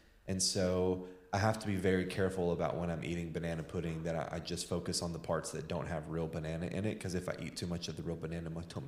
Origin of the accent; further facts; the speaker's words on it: the South, United States; I mean, growing up in the South, as most Southerners